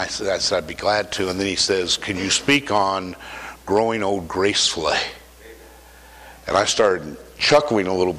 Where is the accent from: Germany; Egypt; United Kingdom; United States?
United States; Podoc, Colorado; from Podoc, Colorado